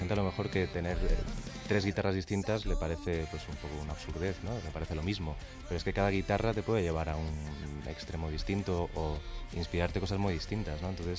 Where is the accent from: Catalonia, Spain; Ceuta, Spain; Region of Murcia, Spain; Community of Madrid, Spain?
Community of Madrid, Spain; Madrid; Yo como madrileño de pura cepa, en cuanto puedo, pues me escapo sobre todo a Levante